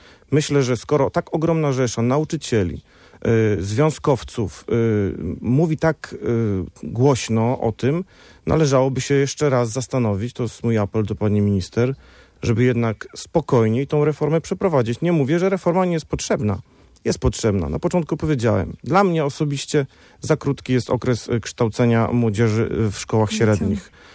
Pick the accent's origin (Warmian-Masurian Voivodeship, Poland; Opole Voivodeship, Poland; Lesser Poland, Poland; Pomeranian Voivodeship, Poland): Pomeranian Voivodeship, Poland; Słupsk; Ja też pochodzę ze Słupska.